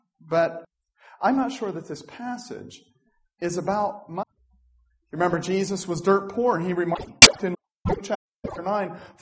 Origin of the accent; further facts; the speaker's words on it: Scotland, United Kingdom; One of the neatest things about it for me, because I am a Scotsman, is the price.